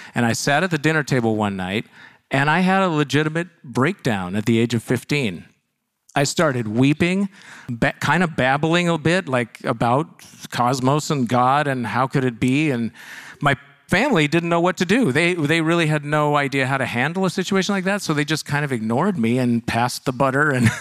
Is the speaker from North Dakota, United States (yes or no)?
no; Yarrow Point, Washington, United States; me as a tiny child in suburban Seattle. I grew up on Yarrow Point, one of the little points on the other side of the 520 bridge.